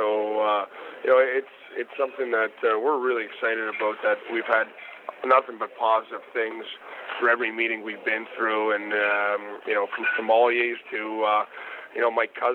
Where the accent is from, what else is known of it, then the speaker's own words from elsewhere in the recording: Niagara Lake, Ontario, Canada; But being from Canada, I'm from Niagara Lake, Ontario, Canada. Originally, that's my hometown, and you know, it's the capital of the world for ice wine.